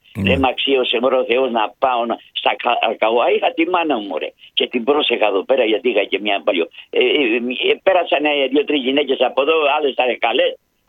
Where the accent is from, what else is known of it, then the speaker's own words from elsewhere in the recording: Paidochori, Crete, Greece; Από τον Αποκόρονα, από το Παϊδοχώρι.